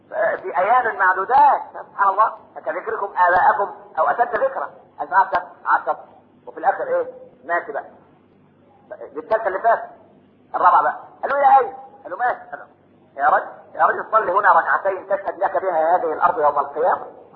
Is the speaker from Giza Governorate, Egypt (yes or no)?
no; Minya, Minya Governorate, Egypt; فاكر زمان على المحطة عندنا في المنيا